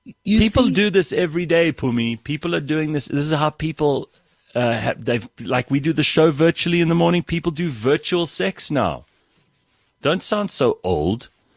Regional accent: Pretoria, Gauteng, South Africa; I grew up in Pretoria.

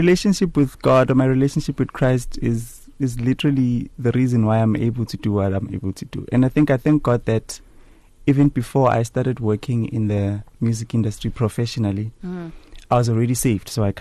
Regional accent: Eswatini; being able to perform in my home country and seeing the reception. A lot of people are aware of the fact that I'm from there, especially the ones from Swaziland, the jazz fans from Swaziland.

